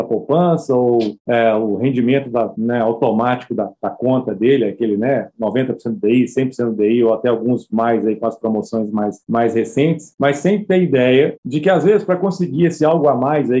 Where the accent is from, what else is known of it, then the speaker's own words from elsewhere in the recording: Minas Gerais, Brazil; sou mineiro, sou desconfiado